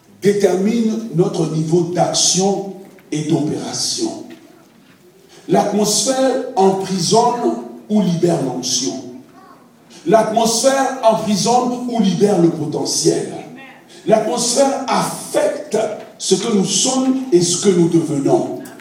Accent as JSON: {"language": "French", "region": "Quebec", "country": "Canada", "said": "Et puis, comme on est québécois, on l'appelle maudit."}